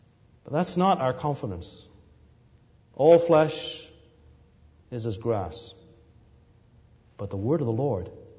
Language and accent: English; England, United Kingdom; I grew up in England, and there were many mute witnesses to the might of that empire.